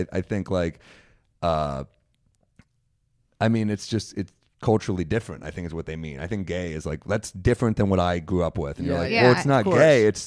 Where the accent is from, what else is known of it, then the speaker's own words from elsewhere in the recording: New York, United States; I think New York, being a New York Jew, just being a like culturally New York Jew. Also, I grew up in Manhattan.